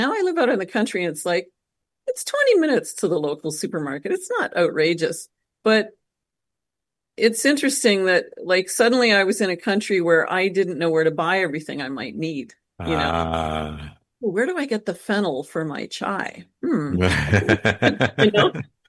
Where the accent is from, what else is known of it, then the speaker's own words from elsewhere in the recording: Canada; now in Costa Rica; You know, I love being a Canadian. I love going home to visit.